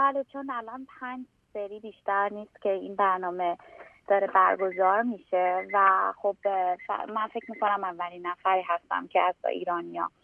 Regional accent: Iran; moved away; من از ایران آمدم و اینجا میخوام کلاسیکال سینگر باشم

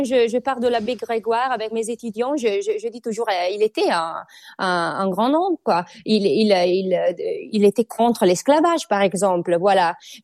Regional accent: Brescia, Lombardy, Italy; first language Brescian; French is a second language; ma langue maternelle est le bresciano, qui est une langue du nord de l'Italie. La ville s'appelle Brescia.

